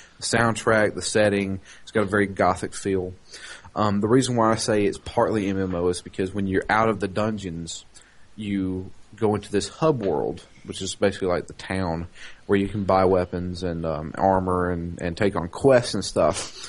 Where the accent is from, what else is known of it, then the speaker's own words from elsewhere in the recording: United States; You see, I'm an American, and you boot me from your lobbies and ban me